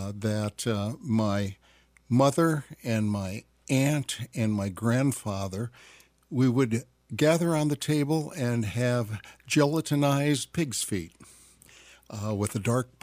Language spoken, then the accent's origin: English; Indiana, United States; I grew up in Indiana, and so it was always cold back there.